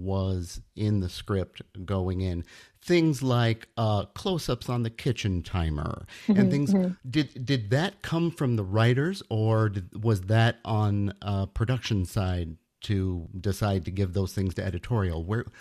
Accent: Midwest, United States; I'm a Midwesterner

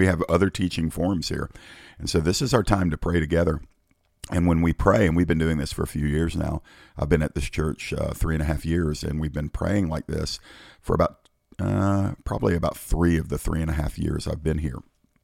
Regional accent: United States; And I thank God that I'm American. By the way, don't think I'm non-patriotic. I thank God I'm an American.

